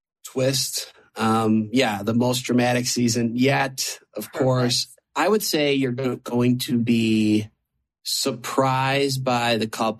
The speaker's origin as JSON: {"language": "English", "town": "Toronto", "region": "Ontario", "country": "Canada", "said": "I could say this because I'm from Toronto."}